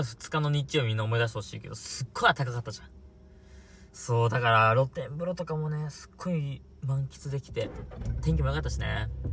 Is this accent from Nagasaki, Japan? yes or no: no; Tokyo, Japan; 母親の家が、東京の、まあ、俺の実家の方、ね。